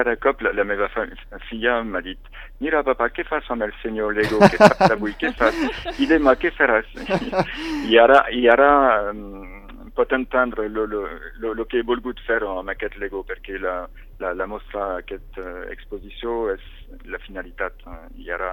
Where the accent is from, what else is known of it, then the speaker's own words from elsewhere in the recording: Ordino, Andorra; perquè jo soc d'Ordino i és un lloc que m'agrada molt descobrir i donar a descobrir també.